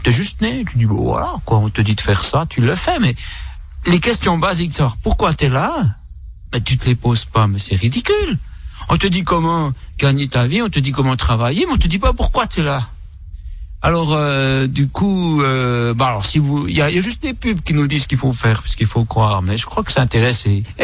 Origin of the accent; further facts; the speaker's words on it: German-speaking Switzerland, Switzerland; born there; Ma maman est espagnole, et puis tout ça. Et puis, je suis né en Suisse allemande.